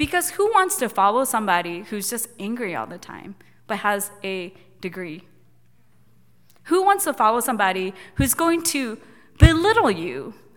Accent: Japan; English is a second language; I feel like very, very connected to who I am as being Japanese. I grew up in Japan, I went to school in Japan for a while.

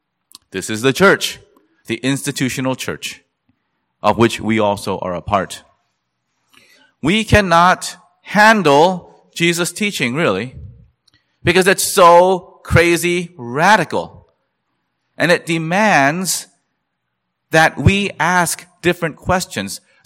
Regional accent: Columbia, South Carolina, United States; I grew up in Columbia, South Carolina. I saw it with my own eyes throughout my upbringing.

